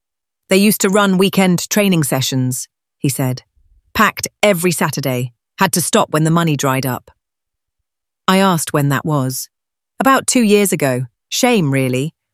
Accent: Woolwich, London, United Kingdom; I grew up in Woolwich watching my mum clean offices at night, and my dad drive the 380 bus during the day. Mum came from Portugal with nothing but determination. Dad arrived from Ghana with a degree in engineering that nobody here would recognise.

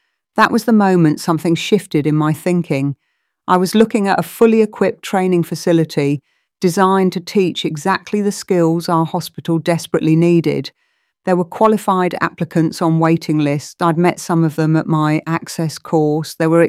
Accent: Harlow, East of England, United Kingdom; I grew up in Harlow, Newtown, watching my dad manage production lines at the pharmaceutical plant while my mum helped kids with their reading at the local primary.

